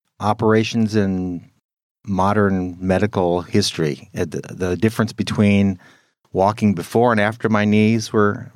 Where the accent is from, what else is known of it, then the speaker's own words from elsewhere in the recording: California, United States; I was born and raised in California.